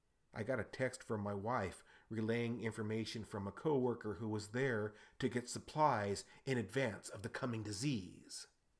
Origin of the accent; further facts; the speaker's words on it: San Antonio, Texas, United States; in Texas, in my hometown of San Antonio.